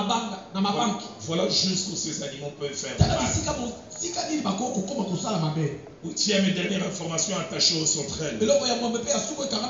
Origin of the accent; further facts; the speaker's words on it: Kinshasa, DR Congo; je n'aime pas suivre la télé chez nous à Kinshasa, c'est dimanche entre midi et 15h.